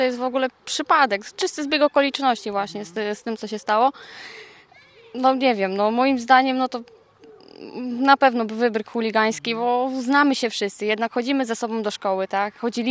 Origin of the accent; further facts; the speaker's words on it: Trzebiatów, West Pomeranian Voivodeship, Poland; Ja pochodzę z Trzebiatowa, tak, i po prostu myślę, że to jest chuligaństwo, to nie jest jakaś zemsta.